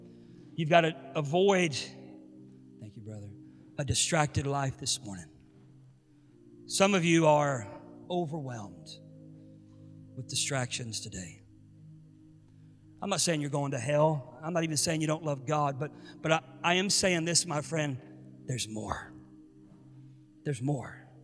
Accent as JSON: {"language": "English", "town": "Pensacola", "region": "Florida", "country": "United States", "tie": "born there", "said": "my mother's mother in Pensacola. I was born in Pensacola."}